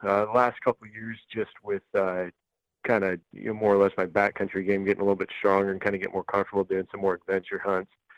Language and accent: English; Idaho, United States; also born or lived in Western Montana; I was born in Northern Idaho, and I spent my childhood growing up both there and in Western Montana.